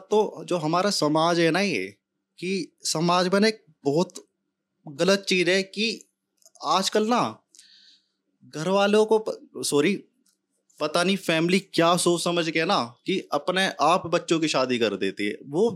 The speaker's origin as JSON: {"language": "Hindi", "region": "Delhi", "country": "India", "said": "मैं दिल्ली से हूँ तो मेरी स्लैंग, एक मैं गुजर उससे कम्युनिटी से बिलोंग करता हूँ, थोड़े स्लैंग्स अलग होंगे"}